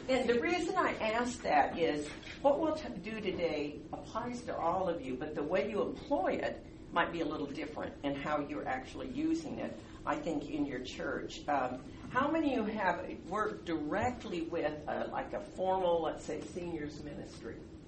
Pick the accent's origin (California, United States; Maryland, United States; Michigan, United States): California, United States; Remember, I'm from California, so numbers are a little different than if you're from Texas.